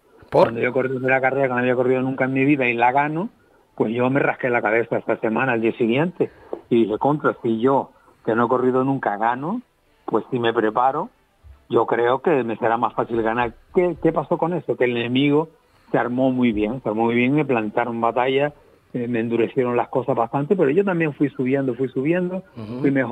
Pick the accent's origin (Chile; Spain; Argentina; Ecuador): Spain; Canary Islands; Gran Canaria para mí, pues bueno, está mi familia, está todo, mis hijos ahí. Yo soy palmero, me crié en García, pero bueno, nací en Gran Canaria y ahí se la pasé.